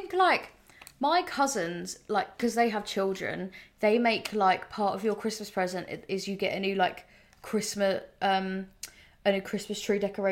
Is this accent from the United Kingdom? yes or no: yes; East of England, United Kingdom; Well, I'm from Essex.